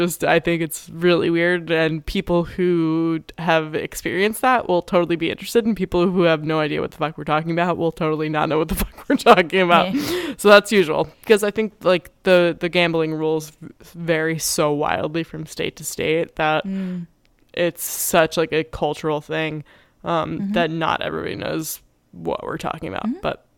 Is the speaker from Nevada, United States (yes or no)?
no; New Jersey, United States; Yeah, I grew up basically right outside of Atlantic City, and I did a lot of my like high school and college summer work in and around Atlantic City.